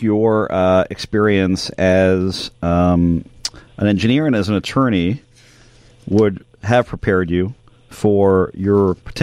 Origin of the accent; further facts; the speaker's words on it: Montreal, Quebec, Canada; moved away; I am Canadian, grew up in Montreal, emigrated here back in the day